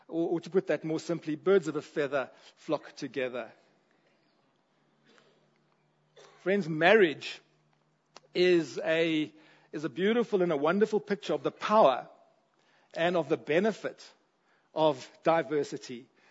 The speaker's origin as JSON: {"language": "English", "town": "Vanderbijlpark", "region": "Gauteng", "country": "South Africa", "tie": "born or raised there", "said": "As a kid growing up in Vanderbijl Park, there was incredible animosity between the English-speaking and the Afrikaans-speaking."}